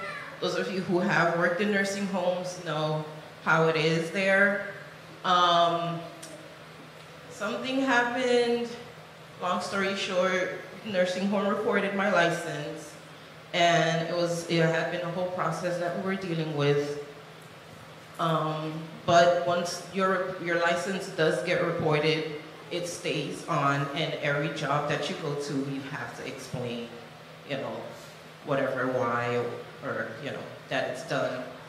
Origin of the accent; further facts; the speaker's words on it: Miami, Florida, United States; I'm from Miami.